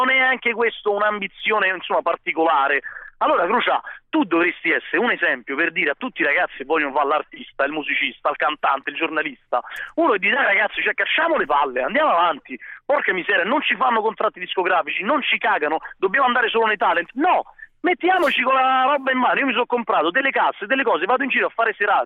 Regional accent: Fondi, Lazio, Italy; Da Fondi, in provincia di Latina, te l'ho già detto.

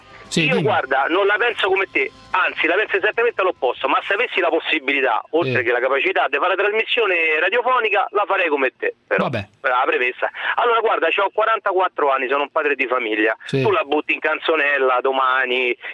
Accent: Rome, Lazio, Italy; Io domani sto a Piazza Vittorio in quanto romano e antifascista.

